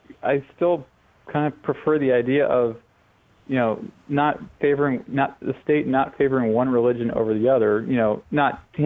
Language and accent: English; United States; so I'm Catholic, I'm American, big fan of the First Amendment, the Constitution